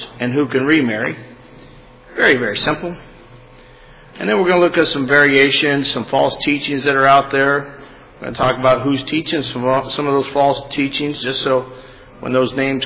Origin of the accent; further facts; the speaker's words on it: Madeira, Portugal; going back to our home where we grew up in Madeira next week.